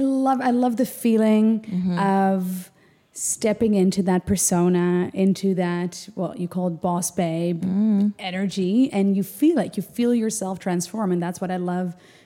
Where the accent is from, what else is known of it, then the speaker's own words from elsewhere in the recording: Amsterdam, North Holland, Netherlands; now in New Zealand; Moved to New Zealand. I'm originally from Amsterdam. That's literally the other side of the world.